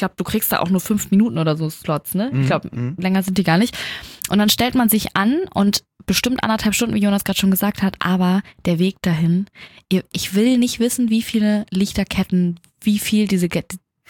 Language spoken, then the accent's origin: German; Germany; als ich meinte, ich komme aus Deutschland.